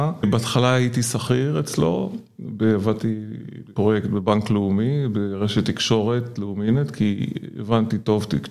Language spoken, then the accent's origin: Hebrew; Tel Aviv, Tel Aviv District, Israel; born there; moved away as an adult; also born or lived in Haifa; now in Ramat HaSharon, Israel; אז אני נולדתי בתל אביב, בצפון הישן. בערך בגיל 18 עברתי לחיפה ללמוד בטכניון כעתודאי, כן. בנווה שאנן. ואחרי שסיימתי עברתי לגור ברמת השרון